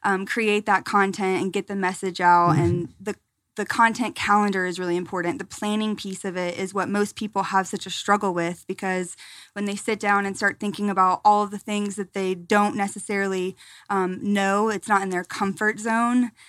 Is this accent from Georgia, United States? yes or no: yes; Atlanta, Georgia, United States; obviously that's kind of what I'm just drawn to because I'm from Atlanta, you know.